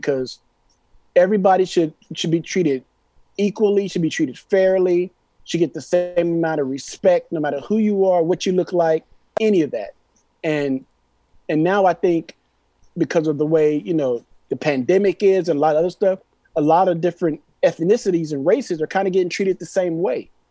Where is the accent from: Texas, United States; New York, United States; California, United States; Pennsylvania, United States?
Texas, United States; Austin; Well, you know, I'm born and raised in Austin, right?